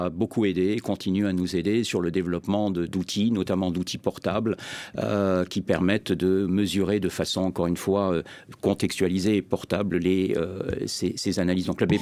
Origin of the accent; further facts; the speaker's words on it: France; est intégré, je dirais, dans la nature de notre nationalité en tant que Français.